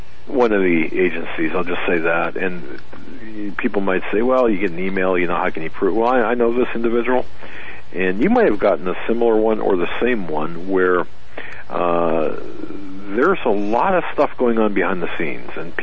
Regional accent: Pennsylvania, United States; I've gotten reports from Michigan, Pennsylvania, my home state, New York, upstate New York, Maine, Rhode Island, Arkansas.

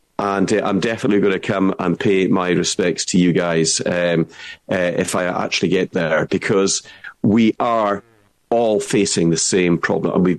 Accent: Scotland, United Kingdom; accent: Scottish; I always like to pretend I'm from the London East End. Of course, that doesn't work too well with my Scottish accent.

